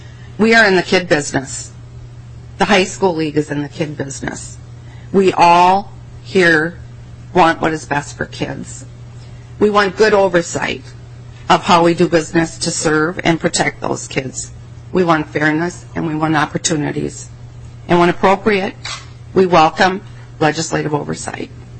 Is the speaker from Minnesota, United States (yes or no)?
yes; Jordan, Minnesota, United States; from Jordan and have been actively involved in my community